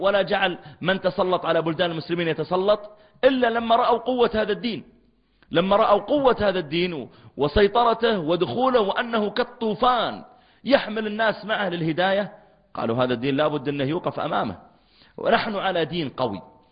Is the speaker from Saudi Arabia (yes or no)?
yes; Mecca, Makkah Province, Saudi Arabia; قلت له أنا من السعودية، أنا من مكة، تعرف مكة؟